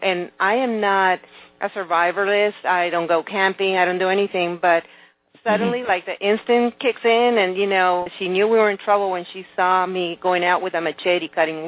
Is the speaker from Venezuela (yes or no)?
yes; Venezuela; Because, I come from a different era, and, you know, growing up in Venezuela, you know, you would actually, sometimes we wouldn't have powers, and sometimes we wouldn't have water